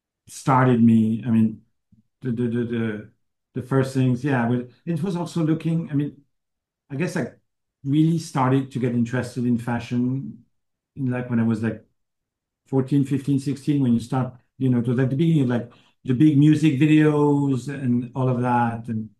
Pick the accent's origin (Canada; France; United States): France; English is a second language; also born or lived in Paris; I was born in Paris. But my father worked for the postal service in France. And every time he got a promotion, we moved. So it's a little bit like a military family. So I actually grew up in Normandy, near Bordeaux, near Limoges.